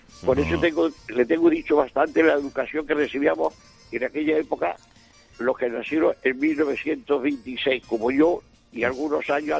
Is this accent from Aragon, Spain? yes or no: no; Córdoba, Andalusia, Spain; moved away as an adult; now in Catalonia, Spain; Yo, hasta que tuve 21 años, nací en Córdoba, bautizado en la mezquita de Córdoba. Entonces, me trajeron a la fuerza a Cataluña.